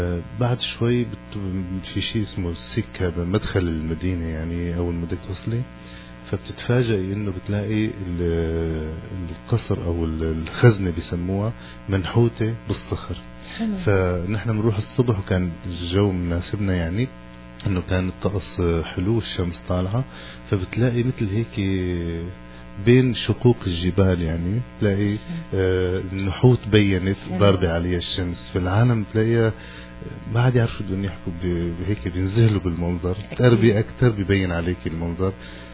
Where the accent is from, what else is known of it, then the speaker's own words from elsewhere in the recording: Syria; انا من سوريا،